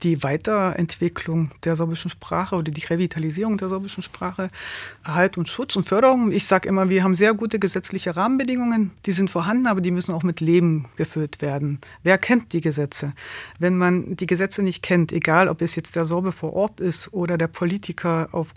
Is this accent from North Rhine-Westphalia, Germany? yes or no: no; Saxony, Germany; In der Gemeinschaft, in der Community hier in Bautzen, oder ich komme ja aus Köln, das ist ein 8 Kilometer weit entferntes Dorf